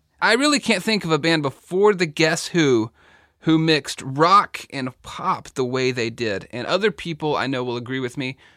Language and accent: English; Texas, United States; I'm from the South, I'm from Texas, I say Bachman.